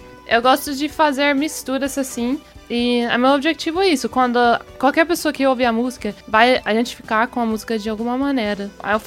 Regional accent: United States; Portuguese is a second language; porque nós dois somos americanos aqui, né?

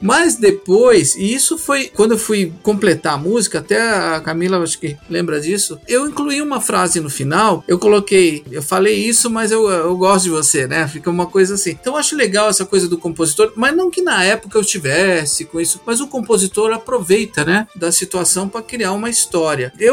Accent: Brazil; mas somos brasileiros. Então, não gostamos de ser rotulados só como um estilo.

